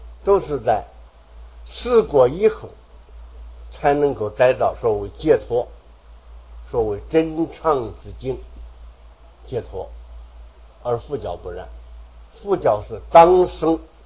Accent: China; 我们中国人一向是以大乘中兴自居啊

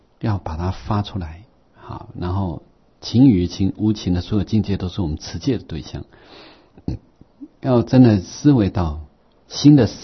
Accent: China; 这是非常重要的，我们中国人的宝了

